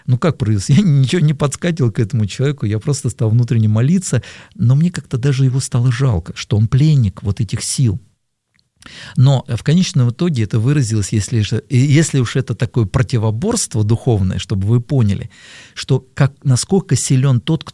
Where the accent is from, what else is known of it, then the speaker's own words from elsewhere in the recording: Moscow, Russia; бабушка еще моя переехала вот, в 30-е годы. Вот, я поэтому такой коренной москвич.